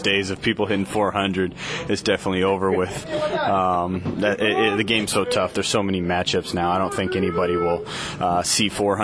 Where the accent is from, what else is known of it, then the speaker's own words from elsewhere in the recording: California, United States; I think you have some Bay Area people that know I'm from the Bay Area.